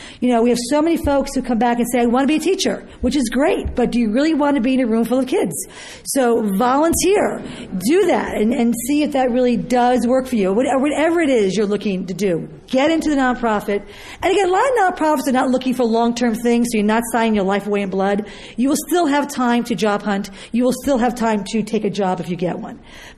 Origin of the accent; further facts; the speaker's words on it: New York, United States; He did not, that I came from New York.